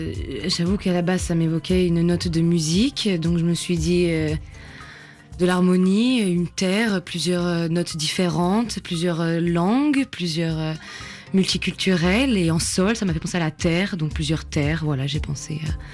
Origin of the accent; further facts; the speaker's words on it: Romandy, Switzerland; J'ai été Miss Suisse romande. Je viens de Suisse.